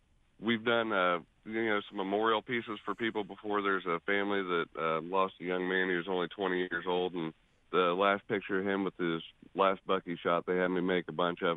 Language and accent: English; North Kansas City, Missouri, United States; now in Smithville, United States; I'm in Smithville. I grew up in North Kansas City, and I live in Smithville right now, so we're getting close to the lake here.